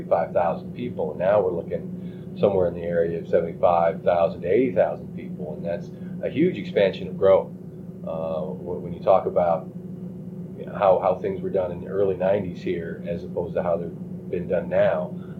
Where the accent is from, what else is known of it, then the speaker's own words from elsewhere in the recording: Detroit, Michigan, United States; Actually, I'm originally from Detroit, Michigan.